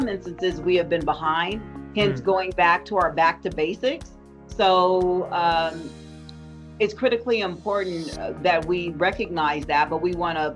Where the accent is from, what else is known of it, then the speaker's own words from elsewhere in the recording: California, United States; I grew up in Central California.